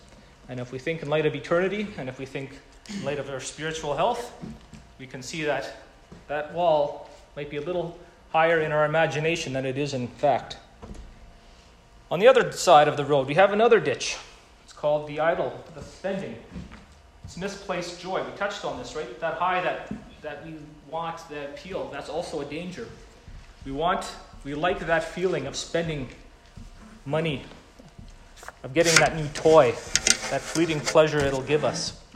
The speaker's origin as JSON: {"language": "English", "country": "Mexico", "tie": "born or raised there", "said": "My dad would have grown up even poorer than I grew up in Mexico"}